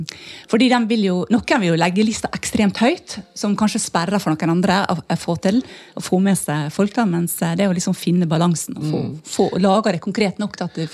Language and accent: Norwegian; Møre og Romsdal, Norway; for jeg kommer fra Sunnmøre